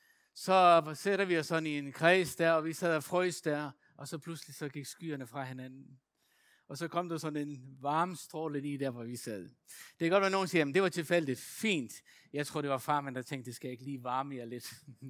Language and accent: Danish; Faroe Islands; now in Aarhus, Denmark; Jeg er vokset op på Færøerne, og dem, der bor her i Aarhus, de har hørt det til hudløshed